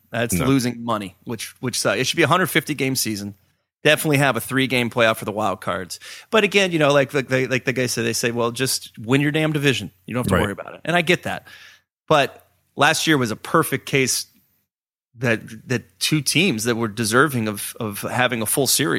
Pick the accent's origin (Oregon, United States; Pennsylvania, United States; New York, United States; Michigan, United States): Pennsylvania, United States; Pittsburgh; Growing up in Pittsburgh, as a youth, you usually just listen to your parents' records or what they're playing on the radio.